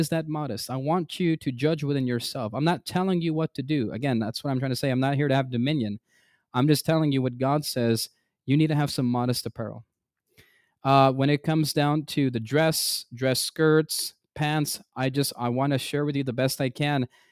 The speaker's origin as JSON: {"language": "English", "country": "United States", "tie": "born or raised there", "said": "But Brother Carlos, I grew up in the United States. I'm a Gentile."}